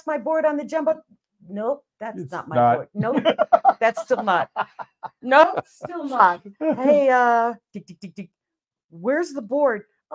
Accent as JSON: {"language": "English", "town": "Fort Dix", "region": "New Jersey", "country": "United States", "tie": "born there", "said": "See, I was born in New Jersey. I was born in Fort Dix."}